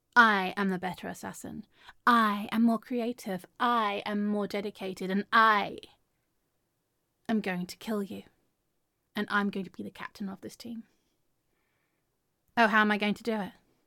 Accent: England, United Kingdom; That's fine. I'm English.

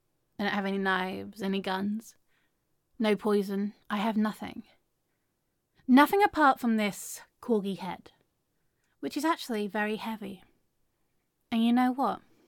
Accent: England, United Kingdom; That's fine. I'm English.

